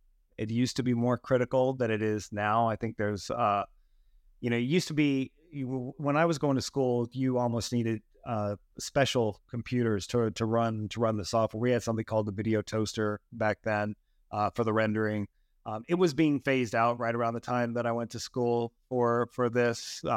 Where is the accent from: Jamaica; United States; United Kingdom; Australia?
United States; moved away as an adult; now in Vancouver, California, United States; I'm based in Vancouver, British Columbia, Canada. I'm originally from the States, but I've been living in Canada for the last 12 years.